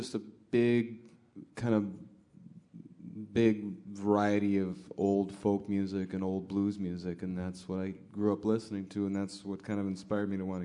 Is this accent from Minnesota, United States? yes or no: yes; Austin, Minnesota, United States; When I grew up in Austin, Minnesota